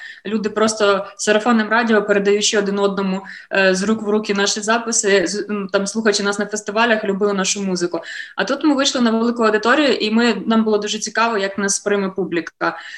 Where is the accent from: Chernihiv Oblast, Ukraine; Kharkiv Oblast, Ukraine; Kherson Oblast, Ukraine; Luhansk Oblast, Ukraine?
Chernihiv Oblast, Ukraine; Я з Чернігівщини